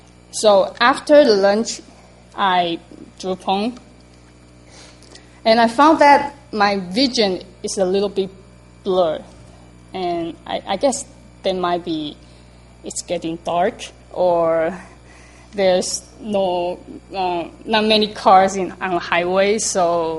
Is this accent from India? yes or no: no; Taiwan; English is a second language; moved away as an adult; now in United States; I came from Taiwan, and I came to the U.S. last year, studying my master's degree.